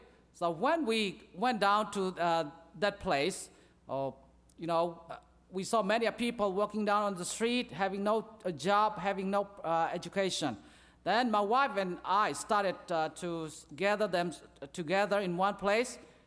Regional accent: Myanmar; English is a second language; I came from Burma. I was born and raised up in a Christian family. I belong to the third generation Christian family.

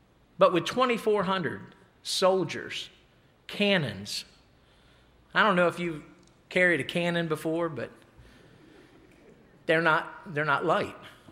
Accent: Maryland, United States; I'm not from Delaware. I'm from Maryland, but my wife is from Delaware.

